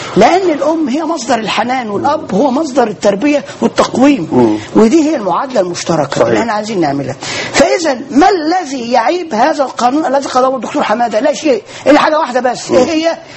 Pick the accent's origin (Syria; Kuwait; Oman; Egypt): Egypt; احنا كمصريين